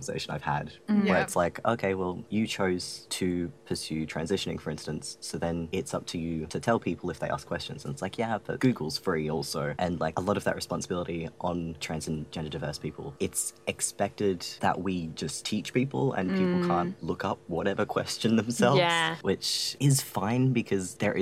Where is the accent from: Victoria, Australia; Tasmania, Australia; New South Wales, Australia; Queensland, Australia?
Tasmania, Australia; I'm from Tasmania, so it's like a different situation from South Australia as well.